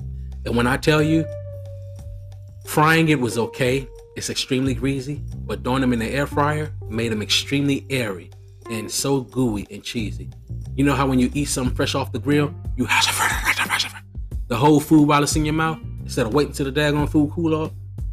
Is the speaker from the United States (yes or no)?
yes; Maryland, United States; also born or lived in Washington, D.C.; I'm going to take you back home to my hometown, to the DMV, DC, Maryland.